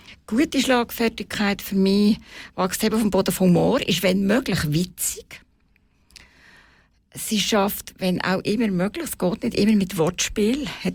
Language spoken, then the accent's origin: German; Bern, Switzerland; Ja, Bern ist ja meine Geburtsstadt und Heimatstadt und ich habe immer so ein Heimatgefühl.